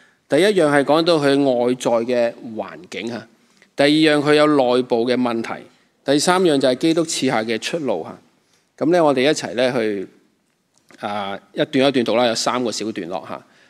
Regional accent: Hong Kong; 身为香港人或者系本地嘅居民吓

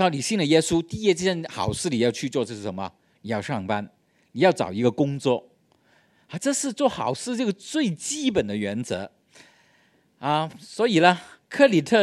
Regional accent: Hong Kong

